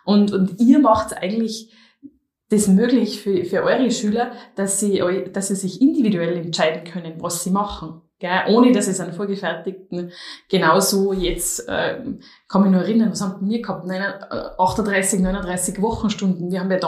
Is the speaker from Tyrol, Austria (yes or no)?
yes; Tyrol, Austria; bei uns in Tirol würde man sagen, ein gmade Wiesen.